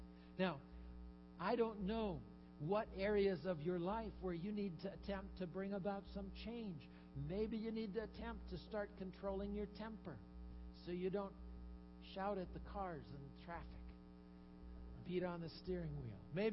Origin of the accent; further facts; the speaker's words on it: Tuburan, Central Visayas, Philippines; I grew up in the Philippines in a different part of the country than where I live now. And we were living at that time in the late 50s and early 60s in a town called Tuburan on the island of Cebu. It was a small fishing community.